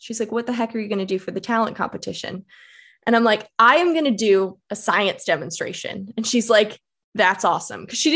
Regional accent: Philadelphia, Pennsylvania, United States; I'm from Philadelphia area originally.

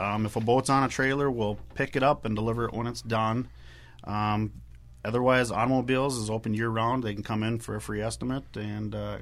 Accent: Stillwater, Minnesota, United States; now in Somerset, United States; I'm from Stillwater, locally. I've grew up here my whole life and haven't left too far. I have moved to Somerset, Wisconsin

